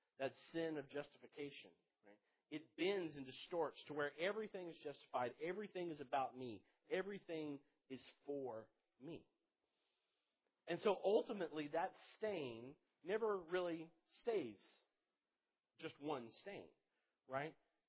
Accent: DeRidder, Louisiana, United States; Growing up in DeRidder, going to the Beauregard Parish Fair, it is a hoot and a half.

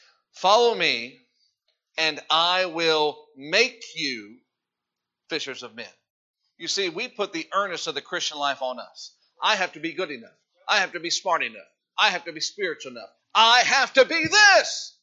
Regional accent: Indiana, United States; I'm from Indiana. She's from California. We met in Tennessee.

